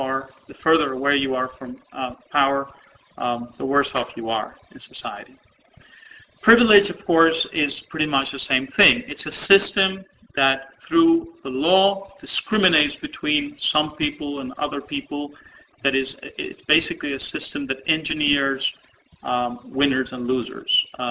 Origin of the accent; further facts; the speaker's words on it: Peru; moved away as an adult; I'm from Peru originally. I am a veteran of a couple of revolutions that didn't quite turn right, so I'm really a refugee in this country. I had to flee Peru, my own country, a couple of years ago